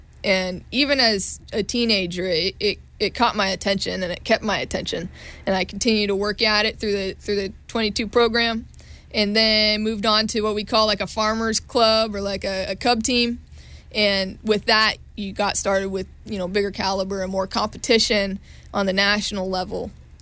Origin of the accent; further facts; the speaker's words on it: Groveland, California, United States; Growing up in Groveland was, I wouldn't want it any other way.